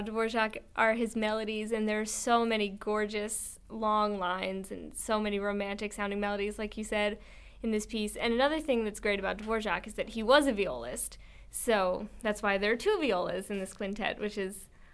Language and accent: English; Maryland, United States; I'm from Maryland. I just did my undergrad in Washington, D.C. at Catholic University, and now I'm here.